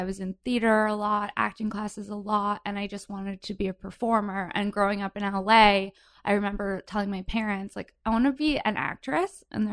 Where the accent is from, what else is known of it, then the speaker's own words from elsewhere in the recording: Encino, California, United States; I am from the San Fernando Valley, 818.